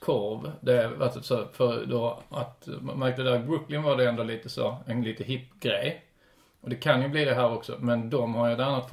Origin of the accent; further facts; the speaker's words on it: Sweden; vi, som svensk nu helt plötsligt äter för första gången testar thai-mat